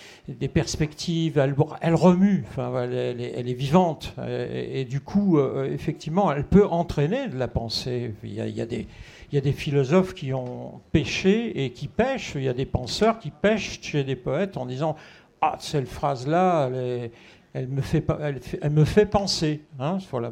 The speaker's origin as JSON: {"language": "French", "region": "Corsica", "country": "France", "said": "je suis corse, donc dans le temps, la tradition orale, la poésie corse est très très importante"}